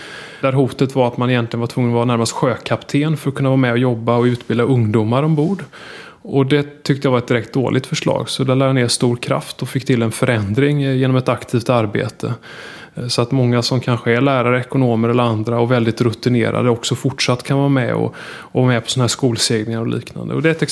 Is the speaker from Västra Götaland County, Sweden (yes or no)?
yes; Gothenburg, Västra Götaland County, Sweden; Jag är uppvuxen i södra Göteborg. Askim, i närheten av Frölunda i Göteborg.